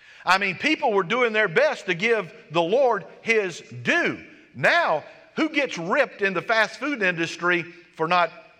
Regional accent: United States; We live in America. I'm American. I am too. I love this country.

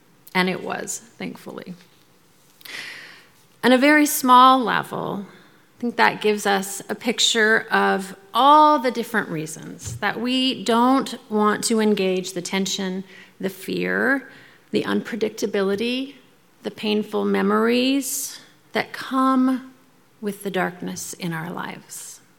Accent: Spokane, Washington, United States; I grew up in Spokane

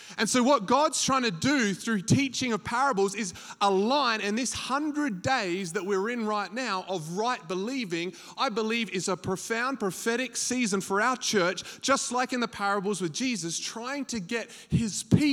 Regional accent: United States; all those O-U-R words are now O-R's because I'm American.

